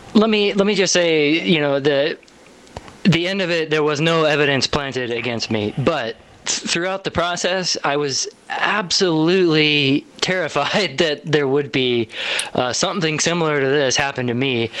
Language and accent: English; Colorado, United States; By the way, I'm from Colorado. I have Colorado plates on my car, and this was right after Colorado legalized marijuana.